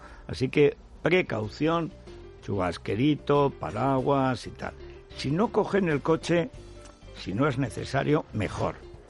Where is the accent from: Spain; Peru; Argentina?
Spain; Bronchales, Aragon; cuando llegó la Vuelta Ciclista a España por mi pueblo que terminó en Bronchales. ¿Tú sabes cómo acudió toda la comarca a ver aquello?